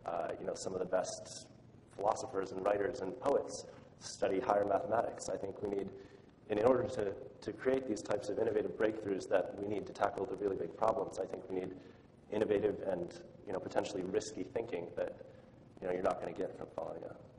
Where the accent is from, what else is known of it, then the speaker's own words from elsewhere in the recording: Ithaca, New York, United States; I'm from Ithaca, so, you know, it's the home of Cornell University